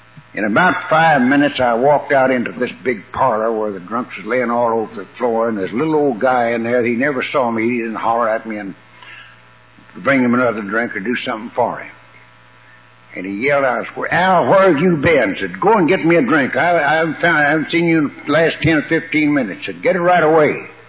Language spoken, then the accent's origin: English; Decatur, Texas, United States; raised in the same little town that I was raised in Decatur, Texas.